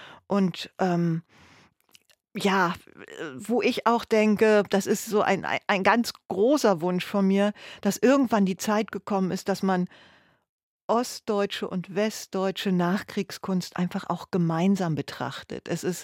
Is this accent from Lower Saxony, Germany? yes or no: yes; Lower Saxony, Germany; Ich bin in einer Kleinstadt in der Lüneburger Heide groß geworden.